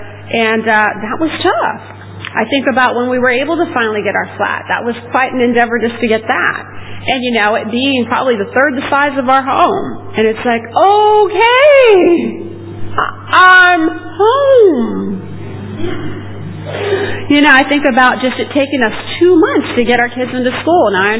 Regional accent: United States; now in London, United Kingdom; I'm an American in London.

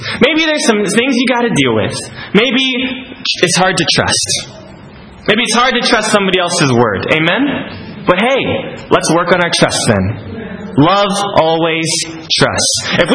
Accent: United States; saying that because you're American. I want to tell you here and now, I am not positive because I am American.

